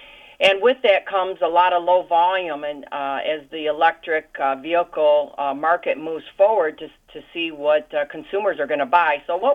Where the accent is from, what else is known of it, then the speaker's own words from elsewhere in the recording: Detroit, Michigan, United States; also born or lived in Mississippi; I was born in Mississippi. My dad was born in Mississippi. My family's from there, farmers, cotton, sweet potatoes, and peanuts. And my dad said he didn't want to be a farmer, so probably the best move he ever did. And when he came to Detroit, I was a year old